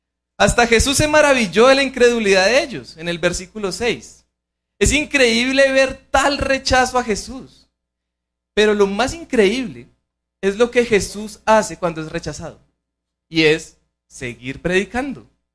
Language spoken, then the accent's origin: Spanish; Colombia; como colombianos o latinos los usamos incluso hasta diariamente